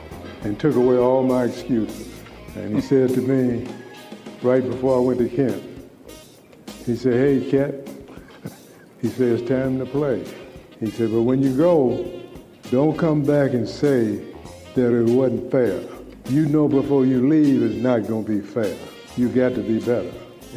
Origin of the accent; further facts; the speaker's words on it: the South, United States; And then secondly, I was coming from the South. I never went to school or played with a white player.